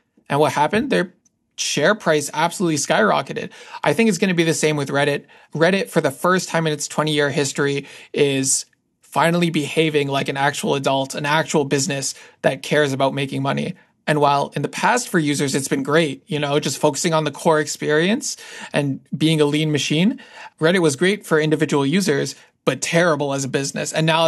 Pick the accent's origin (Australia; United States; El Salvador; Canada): Canada; I'm a Canadian citizen